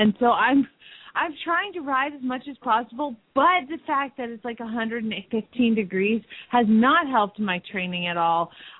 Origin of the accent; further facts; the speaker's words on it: Phoenix, Arizona, United States; from Phoenix, Arizona